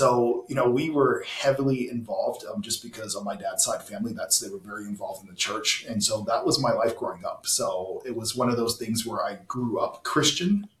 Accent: Chicago, Illinois, United States; my dad just sent me a video from a church sermon from the church that we grew up in Chicago

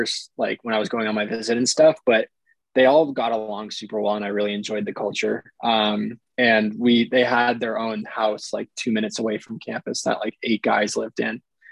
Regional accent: San Mateo, California, United States; I grew up in San Mateo, which is about 30 minutes north. It's a little bit closer to Palo Alto. Right near Stanford.

